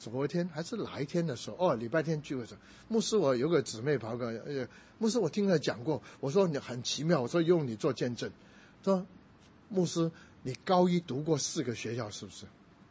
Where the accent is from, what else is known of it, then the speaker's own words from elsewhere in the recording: Guangdong, China; also born or lived in Hong Kong / Taiwan; 所以要把我偷渡，把他送回香港，因为我是广东人。